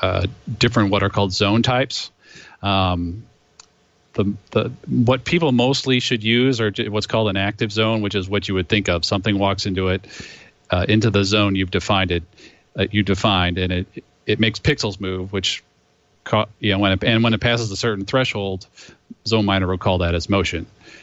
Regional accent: St. Louis, Missouri, United States; I am from St. Louis, Missouri, metro area.

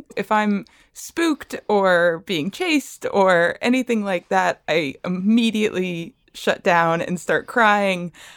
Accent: Bradenton, Florida, United States; I am from Bradenton, Florida.

